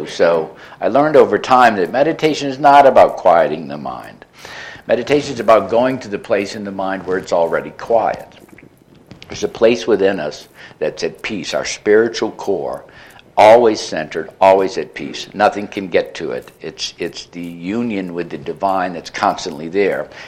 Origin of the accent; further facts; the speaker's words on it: New Orleans, Louisiana, United States; realizing that I had my own issues with treatment centers and stuff when I grew up in New Orleans, had gotten involved in a radical lifestyle